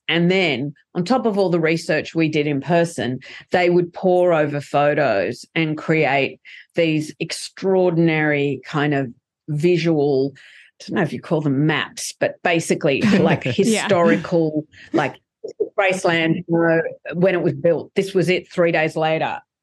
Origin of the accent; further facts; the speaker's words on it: Australia; We're Australians. We're not American. It's not our cultural media.